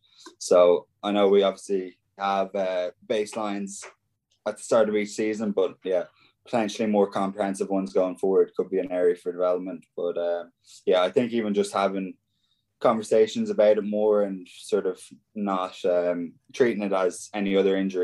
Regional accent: Ballinlough, Ireland; I think probably the whole of my hometown in Ballinlough voted for me

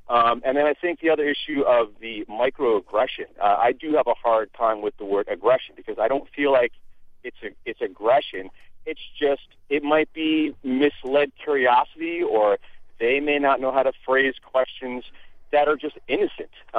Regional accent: Bedford, New York, United States; I'm Italian and black, and I grew up back in Bedford, New York, which is very white, very affluent.

